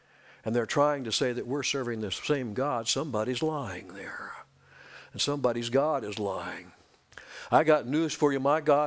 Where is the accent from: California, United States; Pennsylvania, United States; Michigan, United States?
California, United States; now in Tennessee, United States; and I came from Southern California, and you just couldn't do that at work.